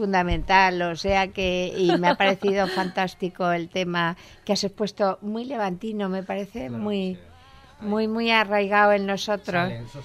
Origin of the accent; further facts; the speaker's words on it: Valencian Community, Spain; Que soy valenciana.